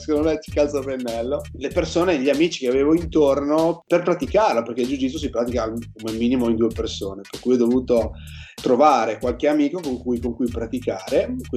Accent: Friuli-Venezia Giulia, Italy; Io sono di Civita del Friuli, in realtà mi sono spostato nella grande città di Udine

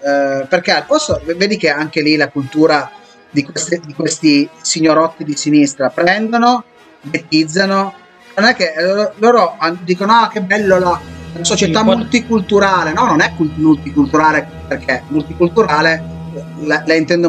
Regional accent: Aosta Valley, Italy; also born or lived in Piedmont; sapete che sono valdostano, quindi le origini non si sentono sempre.

